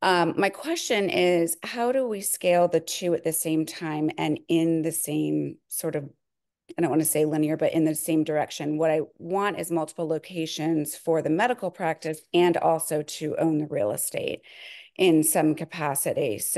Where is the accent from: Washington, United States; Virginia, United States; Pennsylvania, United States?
Virginia, United States; Hampton Roads; now in Charlotte, United States; We're just outside of Charlotte, North Carolina. And I grew up in Hampton Roads.